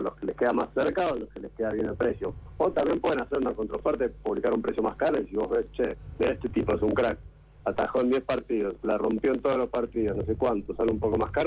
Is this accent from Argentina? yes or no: yes; Buenos Aires, Argentina; arrancamos en Buenos Aires porque somos de Buenos Aires